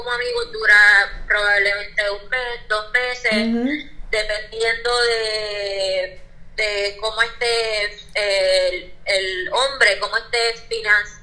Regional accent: Puerto Rico; nosotros, como puertorriqueños o americanos, whatever

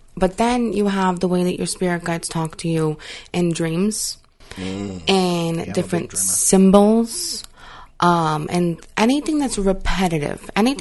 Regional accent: New York, United States; also born or lived in Philadelphia; when I was my kids' age, I grew up in New York, Philly. I was taking buses.

